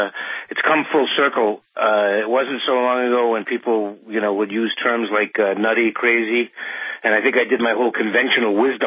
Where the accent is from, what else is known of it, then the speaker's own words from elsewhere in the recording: Massachusetts, United States; I don't know how they make any inroads in places like Pennsylvania or my home state of Massachusetts.